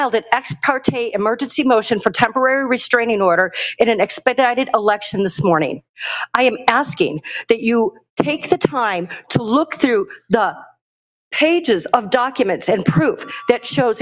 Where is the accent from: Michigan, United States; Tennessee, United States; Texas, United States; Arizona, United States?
Arizona, United States; Scottsdale; I'm from Scottsdale, Arizona.